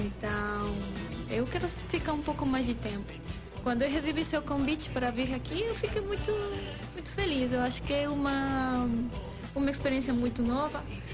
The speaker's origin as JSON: {"language": "Portuguese", "town": "Cuenca", "region": "Azuay", "country": "Ecuador", "second_language": "Portuguese", "moved": "as an adult", "lives_now": "Vitória, Brazil", "said": "sou equatoriana, sou de Cuenca, que é a terceira cidade de Equador. Estou aqui na UFES fazendo meu doutorado em engenharia elétrica. Estou morando aqui em Vitória já há 1 ano, 2 meses."}